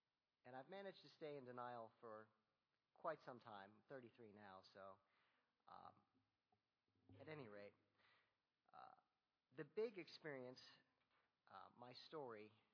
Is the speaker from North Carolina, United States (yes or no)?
no; Naples, Florida, United States; I grew up in Naples, South Florida.